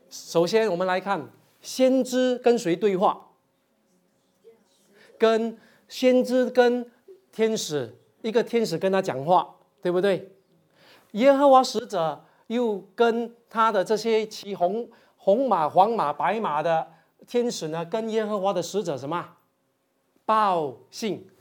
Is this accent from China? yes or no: no; Taiwan; 这个番石榴树不是我们台湾人的芭乐啊